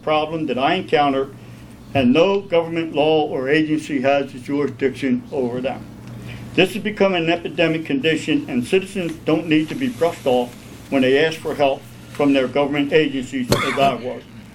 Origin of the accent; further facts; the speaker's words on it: Newark, Delaware, United States; How you doing? … from Newark, Delaware.